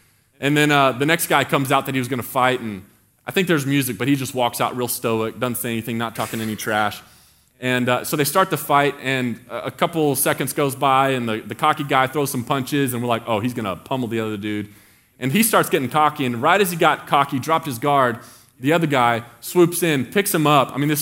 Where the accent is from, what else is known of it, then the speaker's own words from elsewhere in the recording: Mesquite, Texas, United States; Mesquite, Texas, which is my hometown, which is essentially Dallas.